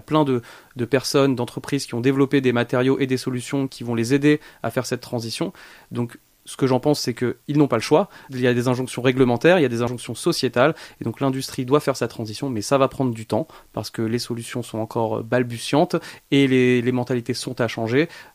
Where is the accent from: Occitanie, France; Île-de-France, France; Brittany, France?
Île-de-France, France; Pontoise; je suis rentré vivre chez mes parents, donc vers Pontoise, là où j'ai grandi.